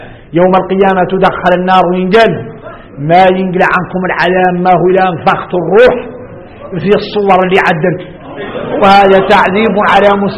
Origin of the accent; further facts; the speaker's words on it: Mauritania; يا تعرفون احنا موريتاني